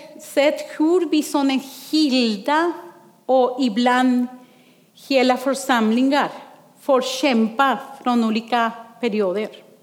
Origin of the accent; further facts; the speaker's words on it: Colombia; Och jag vill berätta en historia från min hemland Colombia.